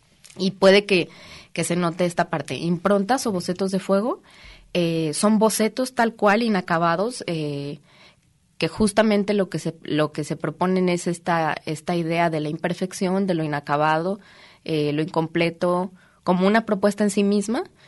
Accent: Ocotlán, Jalisco, Mexico; born there; Yo nací en Ocotlán, Jalisco.

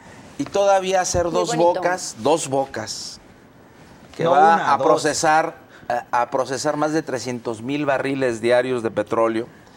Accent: Jalisco, Mexico; cuando habría que hacerse una pregunta como jaliscienses y como mexicanos.

